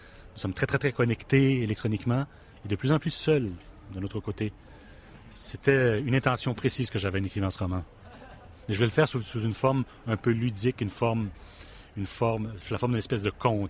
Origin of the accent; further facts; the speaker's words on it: Quebec, Canada; je viens d'un petit marché. Je suis Québécois, Canadien, mais Québécois, donc de langue française.